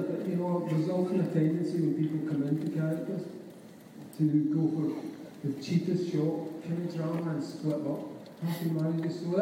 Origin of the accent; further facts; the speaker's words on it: Scotland, United Kingdom; It kind of is because we're both Scottish.